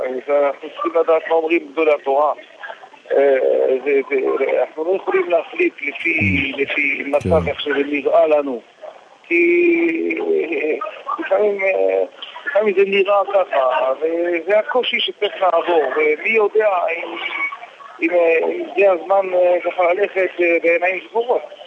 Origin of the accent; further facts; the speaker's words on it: Algiers, Algiers Province, Algeria; שגדלתי איתו באלג'יר